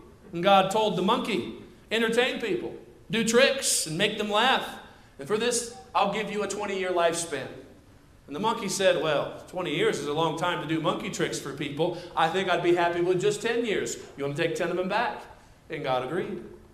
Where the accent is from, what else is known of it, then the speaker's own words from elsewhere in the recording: Indiana, United States; also born or lived in Chicago / California; I grew up in Indiana, and it wasn't as bad as some other places I've lived, like Chicago and in California.